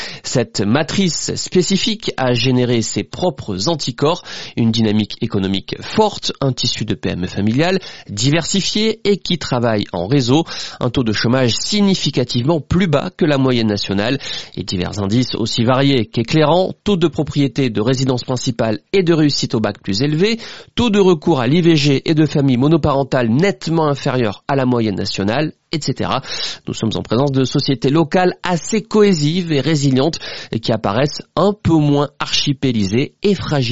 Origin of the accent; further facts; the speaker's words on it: Le Mans, Pays de la Loire, France; also born or lived in Rennes / Paris; je suis né au Mans, j'y ai fait toute ma scolarité jusqu'au bac, avant de poursuivre mes études supérieures à Rennes, puis à Paris. Ma famille vit au Mans et dans la Sarthe.